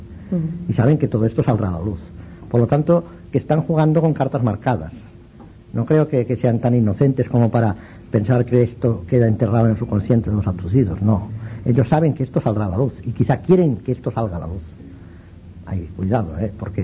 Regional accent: Spain; Somos así los españoles.

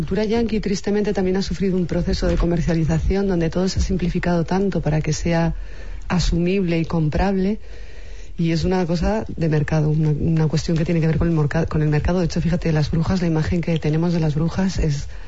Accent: León, Castile and León, Spain; Soy de León, León, pero mi familia, mi abuela era de Bercianos, del Real Camino.

